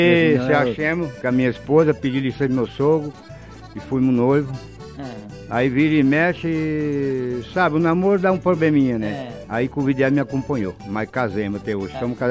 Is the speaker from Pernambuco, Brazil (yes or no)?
no; São Paulo, Brazil; moved away as an adult; now in Paraná, Brazil; Eu vim de Natural, do estado de São Paulo, para Coribelli. É de Cascavel, dá 18 quilômetros.